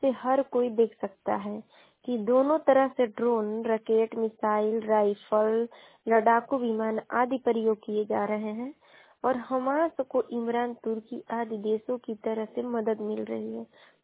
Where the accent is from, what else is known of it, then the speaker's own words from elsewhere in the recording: Ballia, Uttar Pradesh, India; और मैं बलिया जिले की निवासी हूँ।